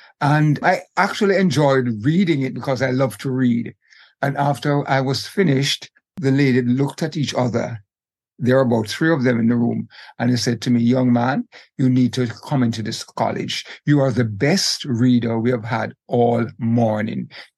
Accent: Jamaica; moved away; also born or lived in Bahamas; So growing up in Jamaica was very exciting to me.

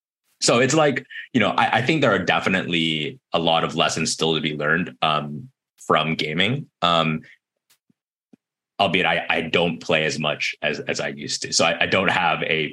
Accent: Berkeley, California, United States; now in San Francisco, United States; So I was actually born and raised in Berkeley, and all of my education in Berkeley too.

